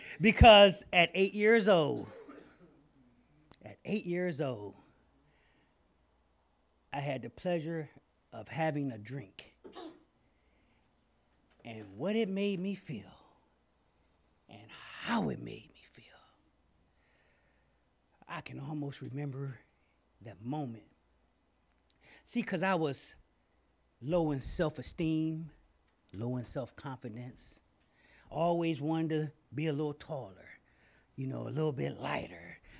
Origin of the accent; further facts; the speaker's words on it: Detroit, Michigan, United States; I grew up in Detroit, Michigan. And I grew up in a big, big family.